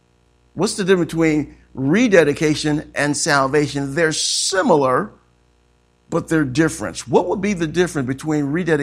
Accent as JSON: {"language": "English", "town": "Joliet", "region": "Illinois", "country": "United States", "said": "I'm from Joliet."}